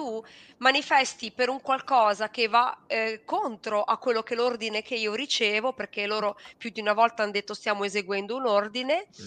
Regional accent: Genoa, Liguria, Italy; io sono di Genova

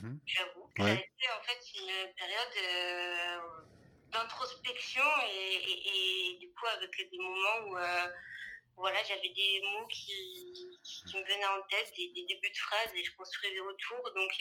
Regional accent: France; parce que en tant que français, il y a toujours cette épée de Damoclès

